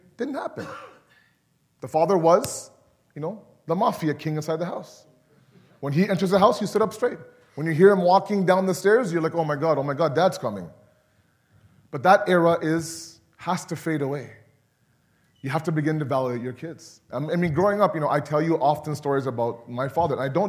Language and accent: English; Toronto, Ontario, Canada; I remember growing up in Toronto, we had a small 3-bedroom apartment